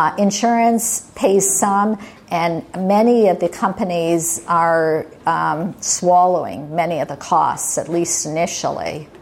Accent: Canada; San Diego is a really gorgeous city, but I'm from Canada, and it's very pretty and as well.

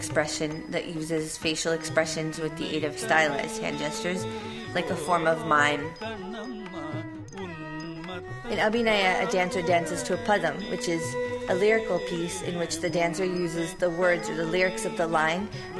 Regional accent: Los Angeles, California, United States; I'm from Los Angeles. I was born and brought up here.

